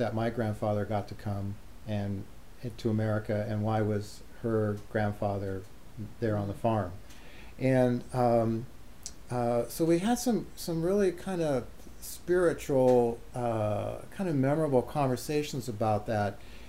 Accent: Peoria, Illinois, United States; But where I grew up in Peoria, it's pretty ethnically diverse.

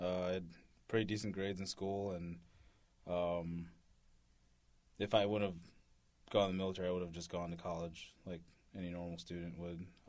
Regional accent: Madison, Wisconsin, United States; born there; I was born in Madison, Wisconsin, in November 8th, 1986.

